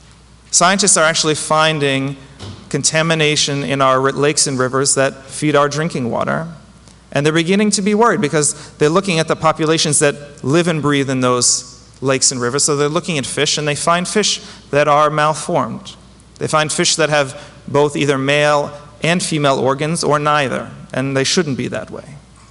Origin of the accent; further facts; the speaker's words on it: Connecticut, United States; To give you perspective, that's bigger than my home state of Connecticut.